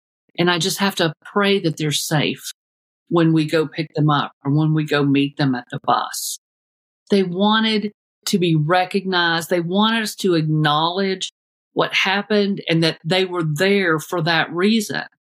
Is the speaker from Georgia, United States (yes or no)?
no; Knoxville, Tennessee, United States; I'm from Knoxville, Tennessee.